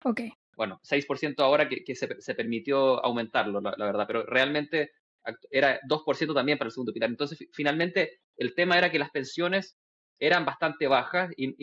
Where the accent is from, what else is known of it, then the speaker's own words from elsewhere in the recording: Estonia; Spanish is a second language; Nosotros en Estonia tenemos un sistema de pensiones que es como el chileno